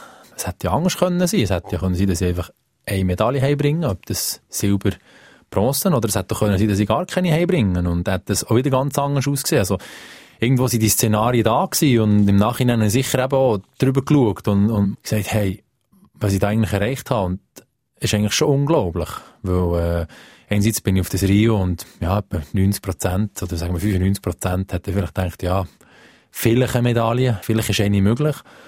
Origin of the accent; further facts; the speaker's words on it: Switzerland; dass ich wieder zurückkomme in die Schweiz, in meine Heimat, da wo ich daheim bin, wo die Wurzeln sind